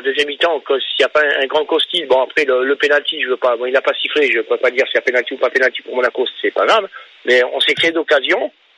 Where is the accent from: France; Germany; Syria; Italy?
France; Montpellier, Occitanie; Oui, je suis de Montpellier, ouais.